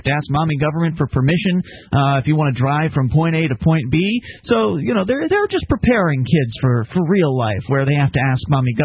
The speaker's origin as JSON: {"language": "English", "town": "Sarasota", "region": "Florida", "country": "United States", "tie": "born or raised there", "said": "In fact, where I grew up in Sarasota, Florida"}